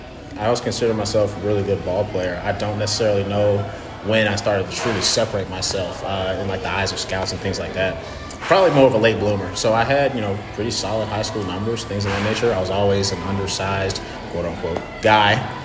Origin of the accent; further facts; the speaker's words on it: Georgia, United States; I grew up in Georgia, so of course I was an Atlanta fan growing up.